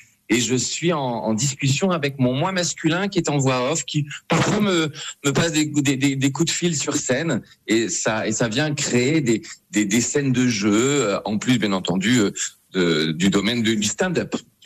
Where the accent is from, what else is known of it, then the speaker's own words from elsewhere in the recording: Bordeaux, Nouvelle-Aquitaine, France; now in Paris, France; je suis bordelais. Je suis bordelais, mais ça fait voilà maintenant 20 ans que je suis à Paris.